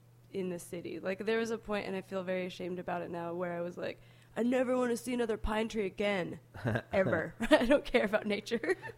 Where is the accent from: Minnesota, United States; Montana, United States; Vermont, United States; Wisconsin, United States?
Montana, United States; Butte; born there; now in Seattle, United States; For, like, 10 years, but I was born in Montana